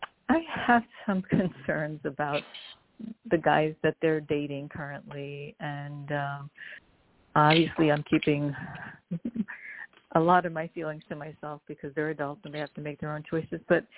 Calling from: New York, United States; I'm calling from New York. Thank you for taking my call.

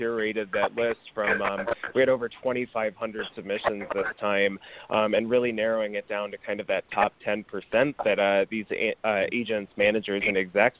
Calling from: Los Angeles, California, United States; I am in Highland Park, Los Angeles.

